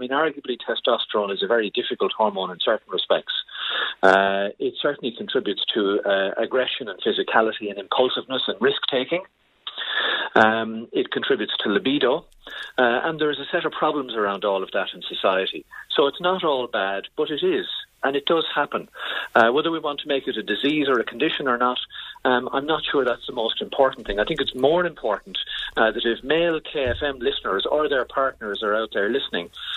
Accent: Kildare, Ireland; When we come from Kildare, we fundraised.

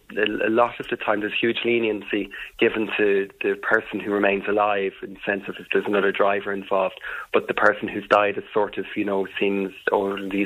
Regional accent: County Dublin, Ireland; We're originally from North County Dublin near Donal

